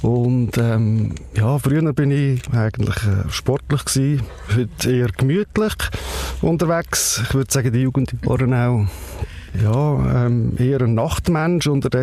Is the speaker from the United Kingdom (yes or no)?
no; Baden, Aargau, Switzerland; also born or lived in Zürich / Barcelona; Ich bin 47, in Baden aufgewachsen. Nach allen Schuljahren ein paar Jahre in Zürich gsi, in Zürich studiert, in Barcelona studiert.